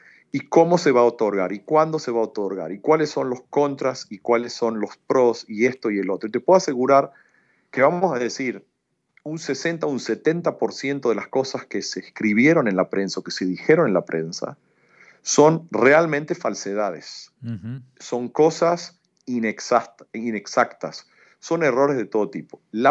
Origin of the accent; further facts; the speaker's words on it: Argentina; yo soy de Argentina, pero me dicen que mi tonada cuando yo hablo ladino, las palabras que yo uso en ciertas cosas son de Esmirna o de Izmir.